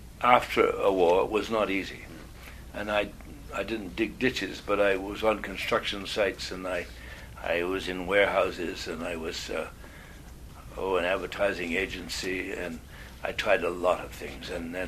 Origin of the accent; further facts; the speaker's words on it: Canada; born there; established any other domicile other than being a Canadian by birth.